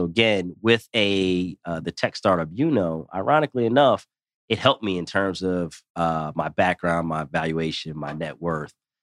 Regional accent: Wilmington, Delaware, United States; You know, I grew up in Wilmington, Delaware. So Pennsylvania, obviously Delaware, close together.

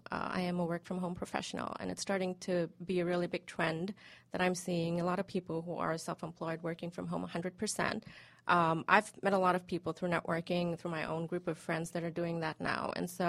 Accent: India; I am from India, so I'm familiar with British English as opposed to American English.

